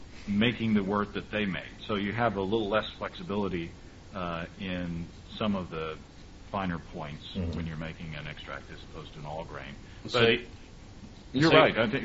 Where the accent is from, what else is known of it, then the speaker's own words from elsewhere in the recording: Hot Springs, Arkansas, United States; I grew up in Hot Springs, Arkansas, so...